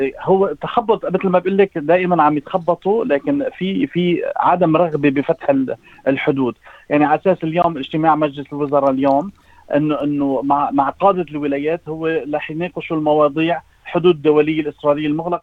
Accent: Lebanon; الضوء الأحمر اللي هي بلادنا لبنان

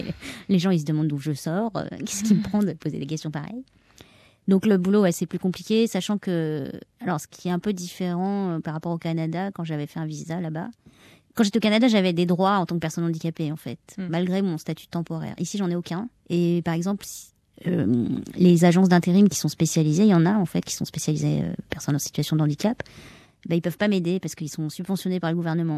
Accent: France; now in Australia; je suis française, je suis une étrangère.

